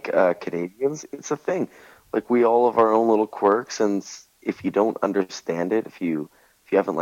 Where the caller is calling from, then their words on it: Romania; I'm in Romania.